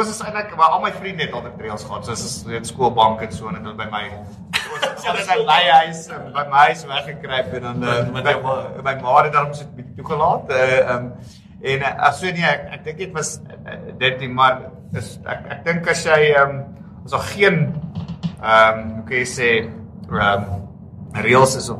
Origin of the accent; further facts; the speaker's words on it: Nelspruit, Mpumalanga, South Africa; also born or lived in Benoni; ek is gebore in Benoni. Ek het ek is toe na kleuterskool Nelspruit toe. Ek het school gegaan in Nelspruit.